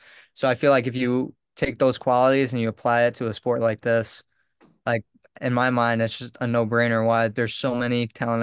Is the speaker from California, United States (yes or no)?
no; New York, United States; I love living on Long Island. I love saying that I am from Long Island